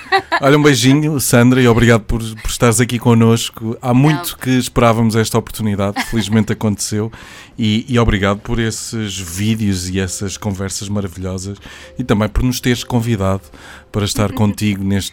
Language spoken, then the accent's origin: Portuguese; Coimbra, Centro, Portugal; à minha terra natal, e lá fui eu passear a Coimbra e estar com a minha família